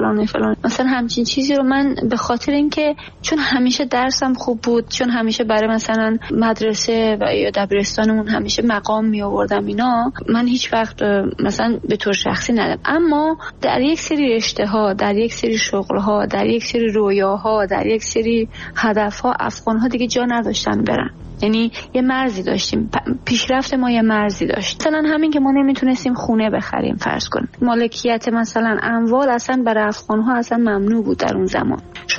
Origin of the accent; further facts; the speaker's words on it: Iran; ماهایی که در ایران به دنیا اومدیم، ما ایرانو دوست داریم، زادگاه ماست، نمیتونیم فراموش بکنیم. دوستانی داشتیم، کودکی داشتیم، نوجوانی داشتیم